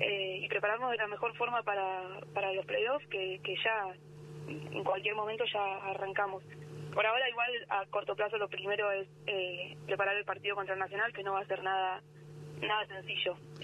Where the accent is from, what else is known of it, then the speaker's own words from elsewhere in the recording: Carmen de Patagones, Buenos Aires Province, Argentina; Patagones, yo siempre, de hecho, cuando puedo ir y voy, entreno. En pandemia, por ejemplo, que me fui a mi pueblo